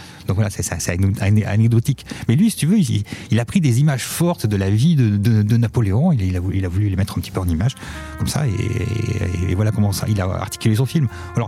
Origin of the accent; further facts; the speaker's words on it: France; nous, en tant que Français